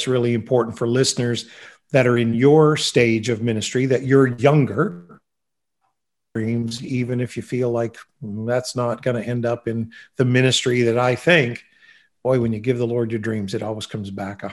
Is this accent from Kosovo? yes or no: no; Fredericton, New Brunswick, Canada; Where I grew up here in Fredericton, New Brunswick, and even when I went to Bible school